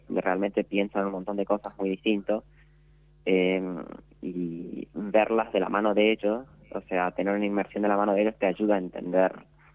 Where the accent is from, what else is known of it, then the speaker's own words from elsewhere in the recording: Las Lomitas, Formosa, Argentina; now in Resistencia, Argentina; yo personalmente soy de Las Lomitas, Formosa, pero estoy viviendo acá en Resistencia desde el 2017.